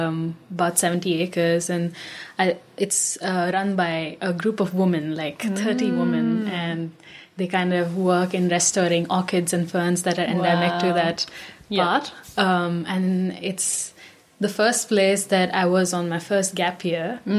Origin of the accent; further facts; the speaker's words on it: India; I am from India. I live in Bangalore. And for the last 2 months, I've been in Dunedin.